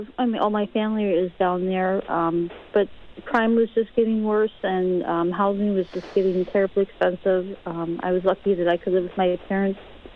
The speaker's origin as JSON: {"language": "English", "town": "Milwaukee", "region": "Wisconsin", "country": "United States", "tie": "born or raised there", "lives_now": "Green Bay, United States", "said": "how I grew up in Milwaukee and recently moved from there to the Green Bay area for a new job"}